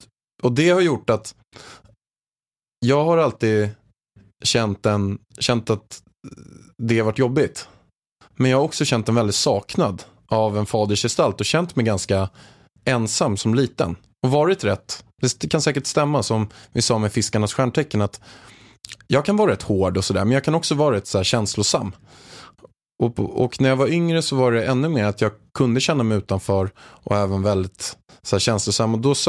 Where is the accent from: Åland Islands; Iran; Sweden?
Sweden; Haninge, Stockholm County; jag är uppväxt i Haninge i grunden, en förort utanför Stockholm. Med en lite halvstrulig uppväxt.